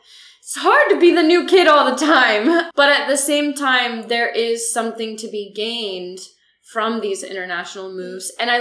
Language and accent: English; France; also born or lived in Senegal / Cameroon; for me, like, it's not that I'm only American because that's my passport country. At the same time, I grew up in France and Senegal and Cameroon.